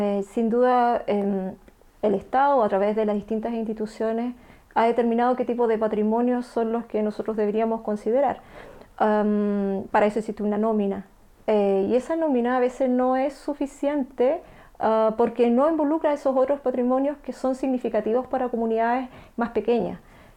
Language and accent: Spanish; Osorno, Los Lagos, Chile; now in Valdivia, Chile; yo soy de Osorno, estudié en Osorno y después cuando terminé mi pregrado, se podría decir, me vine a Valdivia y terminé mi carrera acá, y me quedé trabajando en la universidad. Entonces, la mitad de mi vida la he vivido en Osorno y la otra mitad en Valdivia. Soy sureña.